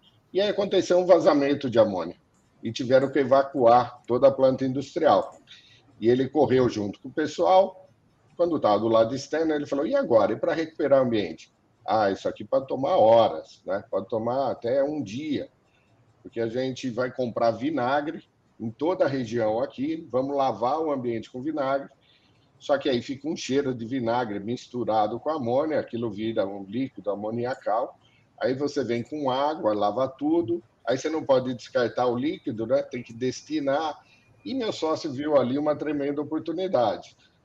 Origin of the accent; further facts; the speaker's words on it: São Carlos, São Paulo, Brazil; Eu sou natural de São Carlos